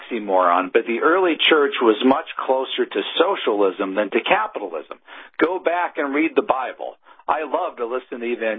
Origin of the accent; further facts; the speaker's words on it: Pennsylvania, United States; Yeah, and here in my home state of Pennsylvania, I remember the night that we were all watching the election returns come